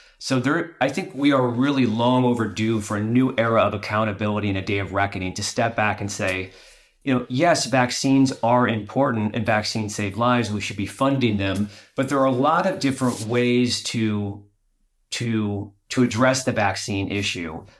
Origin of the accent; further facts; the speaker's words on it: United States; I'm an American, and it's very easy to look at Washington